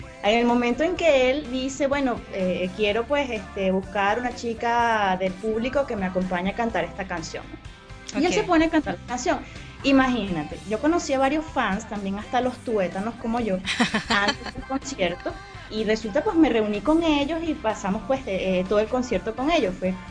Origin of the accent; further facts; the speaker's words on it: Barquisimeto, Lara, Venezuela; Cuando le digo que soy de Barquisimeto